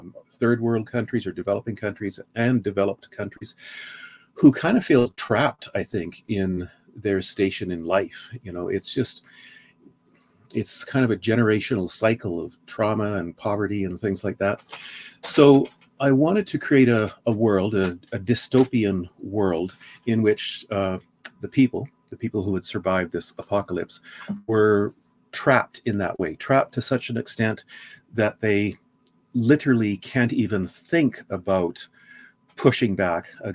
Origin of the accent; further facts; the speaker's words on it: Saskatchewan, Canada; Well, I grew up in Saskatchewan, you know, the prairies of Canada